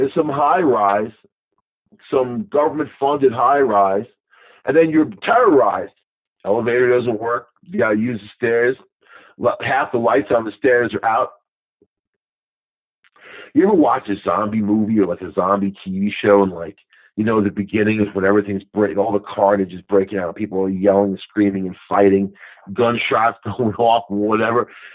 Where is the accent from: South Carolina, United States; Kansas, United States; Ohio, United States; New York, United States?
New York, United States; I was from Nassau County, the next county over.